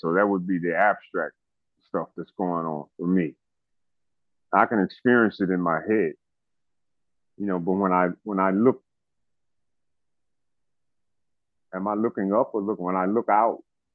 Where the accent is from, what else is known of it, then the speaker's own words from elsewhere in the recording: Newark, New Jersey, United States; It has its faults and everything, but I'm from Newark, New Jersey, and where I work is the best facility here.